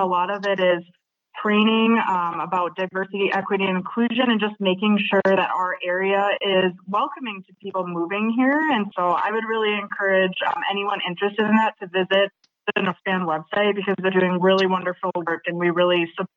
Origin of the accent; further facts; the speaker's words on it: Superior, Wisconsin, United States; now in Duluth, United States; I bought my house in Duluth, I'm from Superior, so I kind of have best of both worlds, where I love Superior because I grew up there, and then I live in Duluth